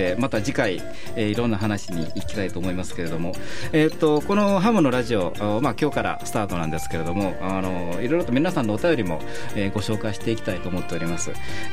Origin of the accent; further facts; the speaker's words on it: Osaka, Japan; 私も大阪ですけども